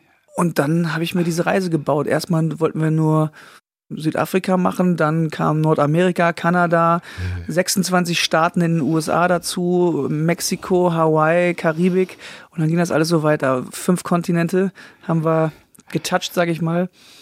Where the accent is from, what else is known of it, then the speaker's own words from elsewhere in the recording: Kapellen, North Rhine-Westphalia, Germany; Dann bin ich am Niederrhein aufgewachsen, einem kleinen gallischen Dorf, irgendwo in der Pampa.